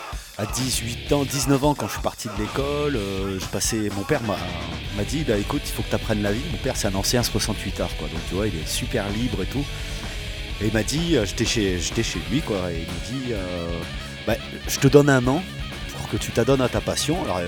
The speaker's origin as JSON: {"language": "French", "town": "Mende", "region": "Occitanie", "country": "France", "tie": "born or raised there", "said": "j'ai fait de la batterie pendant 2 ans quand j'étais ado à Mende."}